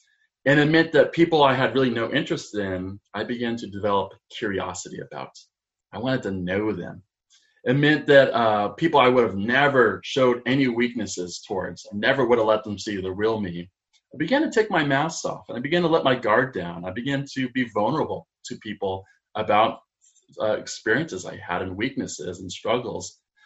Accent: Colorado, United States; moved away as an adult; now in St. Louis, United States; When I was in my late 20s, I moved to St. Louis to attend Covenant Seminary. And when I moved, I was coming from Colorado, and I was very much a Colorado mountain man.

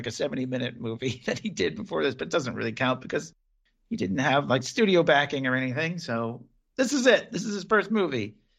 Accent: Boston, Massachusetts, United States; Just because we're from Boston.

